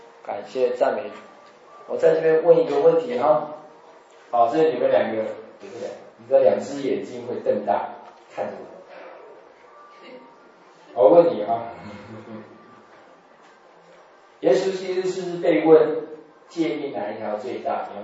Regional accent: China; 其实我们中国人也是这样啊

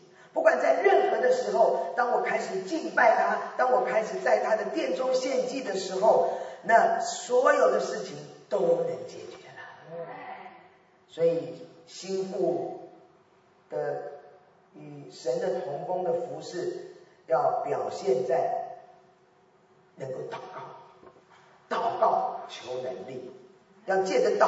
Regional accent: Shandong, China; 我记得是山东了，我就很兴奋，因为我是山东人，我就到了山东。

